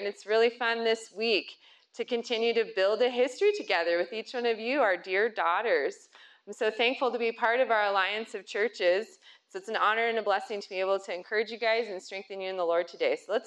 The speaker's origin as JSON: {"language": "English", "town": "Sterling", "region": "Colorado", "country": "United States", "tie": "born or raised there", "said": "I grew up in Sterling, Colorado. Anybody else from Sterling, Colorado?"}